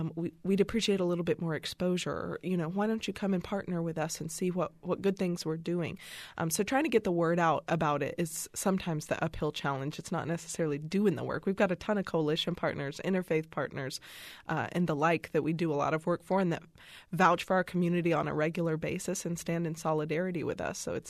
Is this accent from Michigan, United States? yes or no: no; Fort Worth, Texas, United States; I've lived my entire life. I'm 35 years old and born and raised in Fort Worth, Texas.